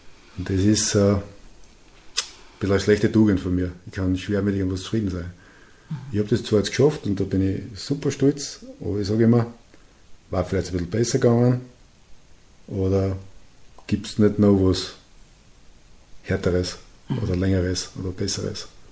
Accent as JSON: {"language": "German", "country": "Austria", "said": "Da würde es bei uns in Österreich nicht gehen dürfen, weil es einfach zu gefährlich ist."}